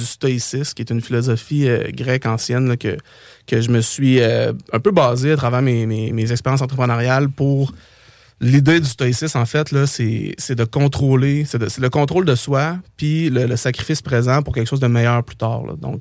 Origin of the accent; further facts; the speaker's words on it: Saint-Henri, Quebec, Canada; Moi, je viens de Saint-Henri, donc ultimement, les terrains que j'ai achetés viennent de peut-être 10 minutes de où ce que j'ai grandi.